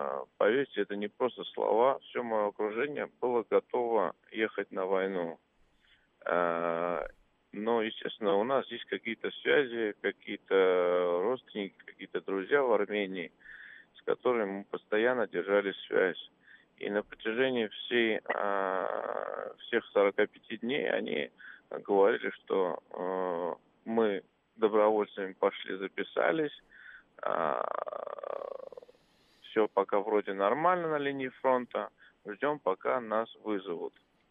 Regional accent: Georgia; now in Russia; я уроженец Грузии, достаточно давно живу в России, да, с 93-го года.

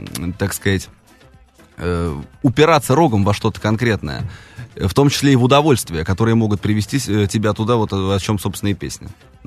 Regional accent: Moscow, Russia; То есть то, что мне было видно в родном городе.

